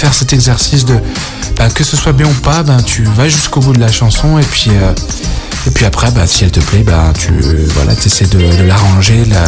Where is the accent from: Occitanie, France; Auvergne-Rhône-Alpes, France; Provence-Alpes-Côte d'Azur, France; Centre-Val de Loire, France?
Auvergne-Rhône-Alpes, France; Lyon; now in Scotland; tu parles super bien français, alors que je suis de Lyon, donc c'est rigolo. Ouais, je t'avoue qu'après quelques années émigrées à l'étranger, à parler que anglais souvent, je t'avoue que j'ai perdu un peu la sonorité